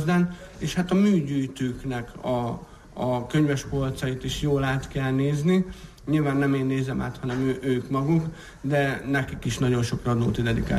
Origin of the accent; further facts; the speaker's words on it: Gyoma, Békés, Hungary; az pont az én szülővárosomban Gyomán készült